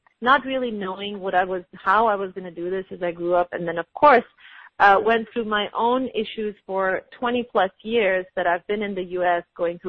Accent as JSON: {"language": "English", "country": "Pakistan", "tie": "born or raised there", "said": "because I am from Pakistan. I grew up there."}